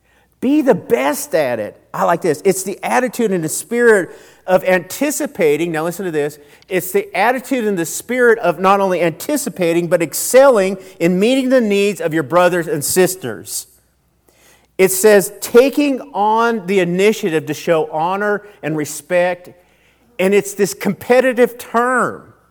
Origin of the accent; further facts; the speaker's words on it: Colorado, United States; also born or lived in Texas; I came from Colorado to Odessa, Texas, and I thought that God had left me, all right?